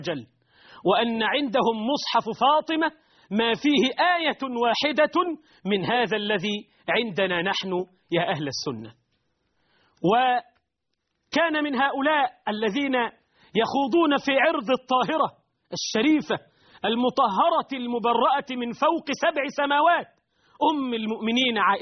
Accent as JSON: {"language": "Arabic", "region": "Dubai", "country": "United Arab Emirates", "tie": "born or raised there", "said": "ولدت في الإمارات في دبي من والدين هاجرا من ساحل فارس في قديم الزمان إلى الإمارات في الخمسينيات، وقد نشأت وتربيت في بيئة تعج بالقذارة الاجتماعية،"}